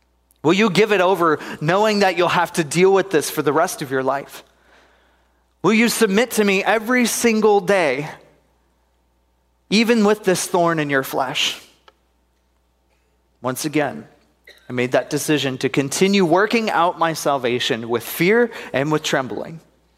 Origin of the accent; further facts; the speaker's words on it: Northeast, United States; I'm here from the Northeast, so there wasn't really anything until I met Pastor Eric